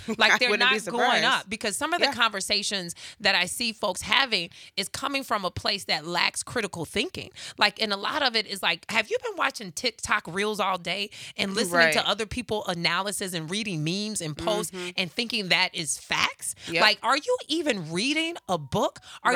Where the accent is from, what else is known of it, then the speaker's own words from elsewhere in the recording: Chicago, Illinois, United States; For folks who don't know, I grew up in the hood in Chicago.